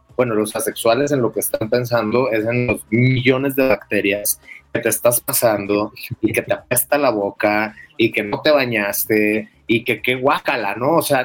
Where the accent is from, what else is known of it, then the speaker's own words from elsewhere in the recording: Culiacán, Sinaloa, Mexico; yo que soy de Culiacán, Sinaloa, entonces de repente crezco en la playa, ¿no?